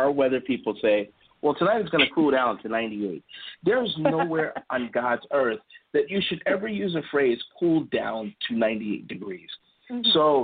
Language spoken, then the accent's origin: English; Chicago, Illinois, United States; Basically, I'm from Chicago, and I remember when they used to say the weather will be, it'll be 2 degrees, but the wind chill will be minus 12.